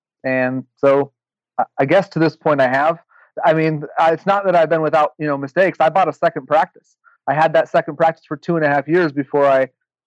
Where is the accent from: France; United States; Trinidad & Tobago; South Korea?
United States; Michigan; I'm from Michigan. I went to undergrad in Iowa, a small school there, met my wife there.